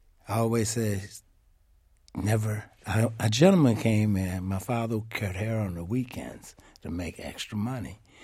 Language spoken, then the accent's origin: English; Cleveland, Ohio, United States; Cleveland, Ohio.